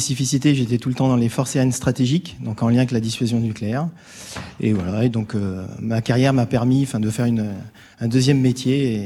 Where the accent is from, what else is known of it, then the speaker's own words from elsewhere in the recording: Centre-Val de Loire, France; avec ma famille, on est originaire de Touraine.